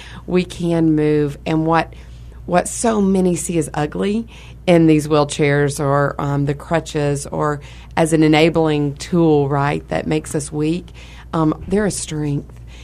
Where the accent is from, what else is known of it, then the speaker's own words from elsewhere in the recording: Mississippi, United States; I was just home in my hometown of Mississippi this past week